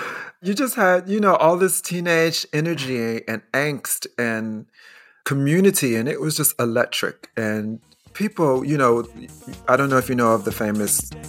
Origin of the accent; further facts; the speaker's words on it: Chicago, Illinois, United States; But yes, I grew up in Chicago.